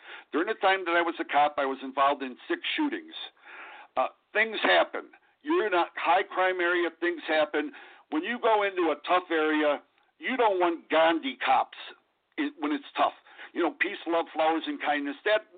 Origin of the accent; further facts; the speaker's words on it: Chicago, Illinois, United States; I was born and raised in Chicago. My buddies, all my buddies from Chicago are all retired now.